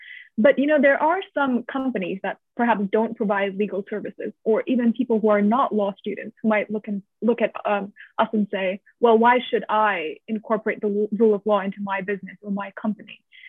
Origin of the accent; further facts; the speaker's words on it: India; Yeah, certainly as an Indian, you know, citizen and resident myself